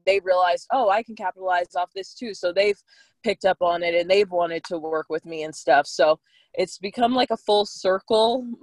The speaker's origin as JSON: {"language": "English", "town": "Las Vegas", "region": "Nevada", "country": "United States", "tie": "born or raised there", "said": "I was born and raised in Vegas."}